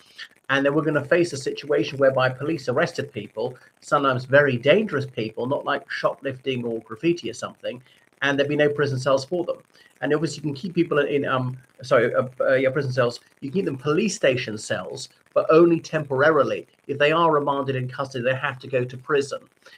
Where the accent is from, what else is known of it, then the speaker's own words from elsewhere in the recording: Ireland; everybody … from Ireland.